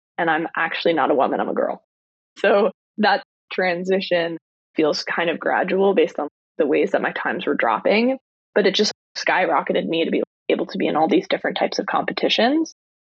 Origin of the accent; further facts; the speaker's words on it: New York, United States; I'm from New York and I lived in New York.